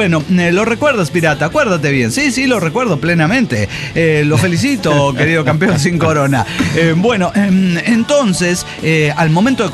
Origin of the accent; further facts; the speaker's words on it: Mexico City, Mexico; now in Puebla, Mexico; actualmente resido en Puebla, pero yo soy chilanga de corazón.